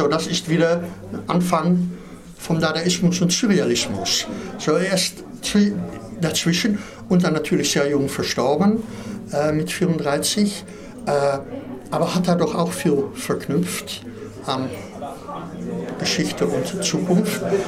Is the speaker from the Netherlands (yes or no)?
yes; Netherlands; German is a second language; Und weil ich Holländer bin und Französisch nicht meine Muttersprache ist, lese ich die Sache auch wieder anders als Franzosen das lesen.